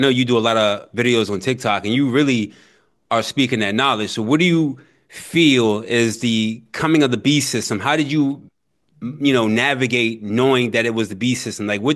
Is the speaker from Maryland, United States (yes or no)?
yes; Maryland, United States; also born or lived in Washington, D.C.; I'm from Southern Maryland originally. Born in D.C.